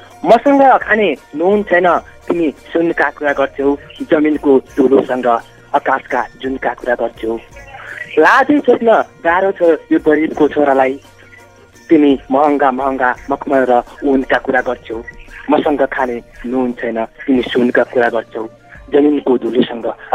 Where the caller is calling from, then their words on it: Dadeldhura, Sudurpashchim Province, Nepal; म चाहिँ सुदूरपश्चिम डडेलधुरा जिल्लाबाट